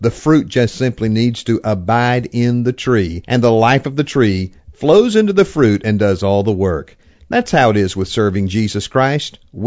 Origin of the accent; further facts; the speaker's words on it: Georgia, United States; I grew up in Middle Georgia, where we grew peaches all around our house.